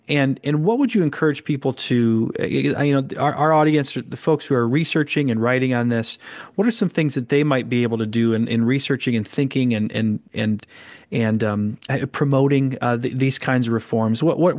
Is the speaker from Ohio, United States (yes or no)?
no; Michigan, United States; I remember growing up in Southeast Michigan and thinking that, well, education is just the way to get you out of here